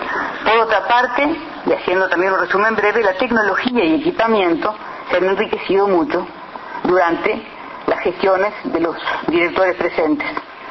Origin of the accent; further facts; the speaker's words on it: Uruguay; no somos los que somos, no somos los uruguayos.